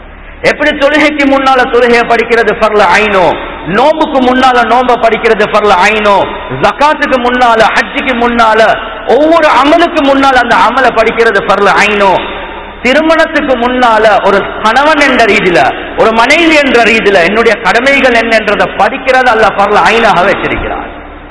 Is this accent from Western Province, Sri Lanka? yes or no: yes; Colombo, Western Province, Sri Lanka; இது காத்தாங்குடி மாத்திரம் அல்ல, நான் கொழும்புல சேர்ந்தவன்